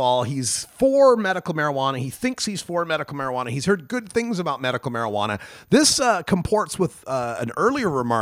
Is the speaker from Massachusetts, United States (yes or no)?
no; Idaho, United States; like my home state of Idaho, has a contract with private prisons that require them to be 90% full.